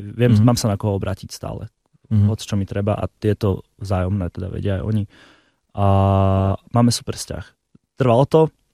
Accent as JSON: {"language": "Slovak", "town": "Prešov", "region": "Prešov Region", "country": "Slovakia", "tie": "born or raised there", "said": "to je jeden z dôvodov, prečo som nikdy neodišiel z Prešova, prečo tam som doteraz."}